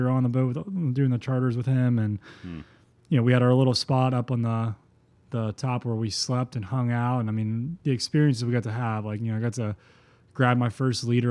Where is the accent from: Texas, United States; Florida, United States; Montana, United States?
Florida, United States; Yeah, man. It was super incredible. We live on a 2x4 mile island.